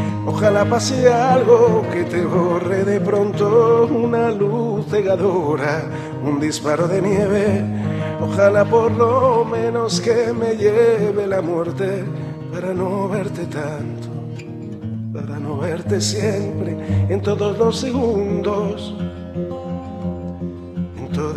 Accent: Madrid, Community of Madrid, Spain; los que somos de allí, de Vallecas, ¿no?

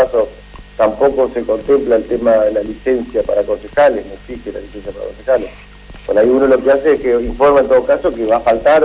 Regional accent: Paraná, Entre Ríos, Argentina; Yo soy de Paraná y viví en Paraná.

